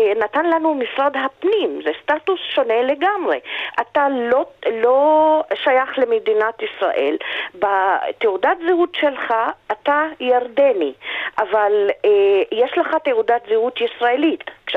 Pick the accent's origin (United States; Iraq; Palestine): Palestine; Jerusalem; אני תמיד אומרת להם, אני פלסטינית מירושלים. אני שייכת תמיד לירושלים.